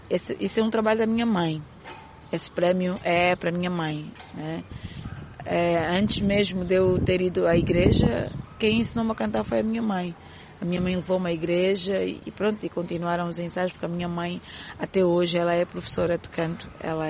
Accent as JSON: {"language": "Portuguese", "region": "Luanda", "country": "Angola", "tie": "born or raised there", "said": "Sou natural de Luanda, com origens malanginas, porque os meus pais são malanginos"}